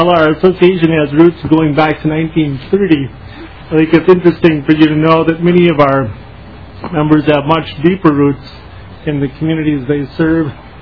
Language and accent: English; Glenwood, Minnesota, United States; I grew up in Glenwood, Minnesota